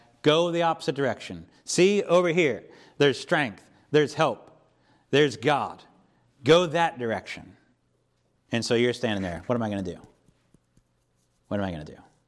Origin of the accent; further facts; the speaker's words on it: Pennsylvania, United States; growing up in Pennsylvania, we get some of those snows